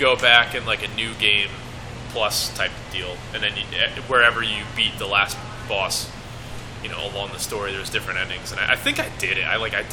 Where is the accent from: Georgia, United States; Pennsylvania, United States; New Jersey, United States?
New Jersey, United States; Toms River; I grew up in Tom's River.